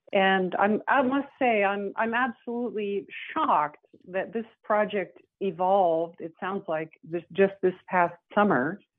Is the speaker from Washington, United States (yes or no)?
yes; Washington, United States; I've been here a long time. I grew up on the Olympic and Kitsap Peninsulas, and that is just not the way we should be.